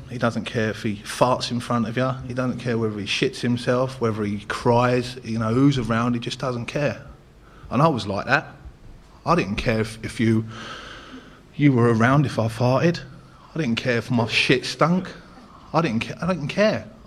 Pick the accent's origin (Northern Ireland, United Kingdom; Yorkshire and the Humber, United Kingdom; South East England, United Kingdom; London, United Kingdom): London, United Kingdom; Ladbroke Grove; I'm originally from West London. Grew up in an area called... It depends who I'm talking to. I either say I'm from Notting Hill. If I'm speaking to people from like my people of where I'm from, it's Ladbroke Grove.